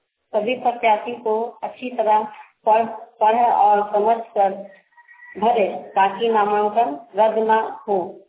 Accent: Jharkhand, India; ग्राम इतिहास प्रखंड चुकी है, जिला चतरा की निवासी हूँ।

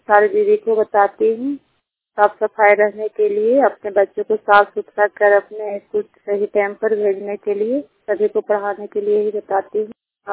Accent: Sarai, Bihar, India; मैं सराय की रहने वाली हूँ, जिला नालंदा है, होस्टल सराय है, थाना रहुई है।

